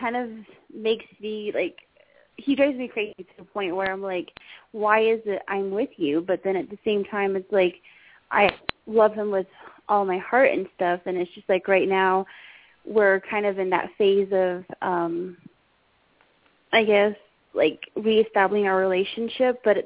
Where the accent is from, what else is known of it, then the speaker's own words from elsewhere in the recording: Pinon, Arizona, United States; No, actually, I'm from Pinon, but it's, like, north of Winslow.